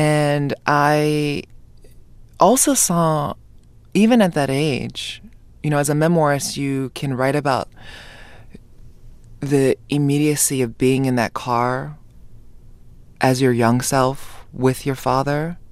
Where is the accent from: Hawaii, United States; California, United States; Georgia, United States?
Hawaii, United States; You know, growing up in Hawaii, trans people were a part of my everyday.